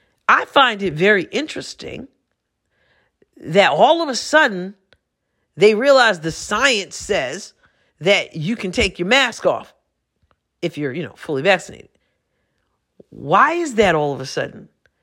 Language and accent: English; New York, United States; moved away; I'm from New York originally, but I moved away a few years ago.